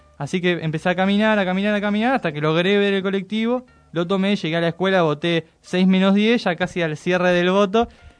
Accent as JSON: {"language": "Spanish", "town": "Merlo", "region": "Buenos Aires Province", "country": "Argentina", "said": "Yo soy de Merlo."}